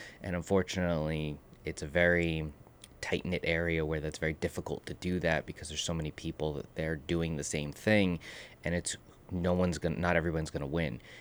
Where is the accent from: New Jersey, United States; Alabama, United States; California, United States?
New Jersey, United States; Ridgewood; I grew up in Ridgewood, New Jersey, in Bergen County. So I went through all of the public schooling there